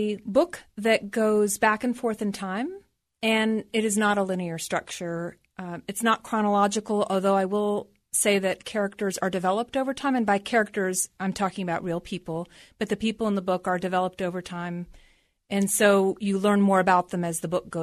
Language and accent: English; Yellow Springs, Ohio, United States; Well, I love being in my hometown and working with Sam and Eddie's bookshop.